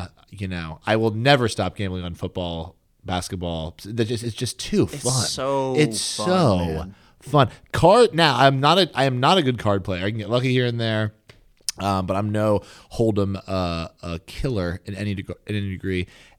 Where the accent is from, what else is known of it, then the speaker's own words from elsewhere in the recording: Pennsylvania, United States; also born or lived in Pittsburgh; I grew up in suburban Philadelphia. And I was born in Pittsburgh, raised mostly in suburban Philly. I'm a Pennsylvania boy.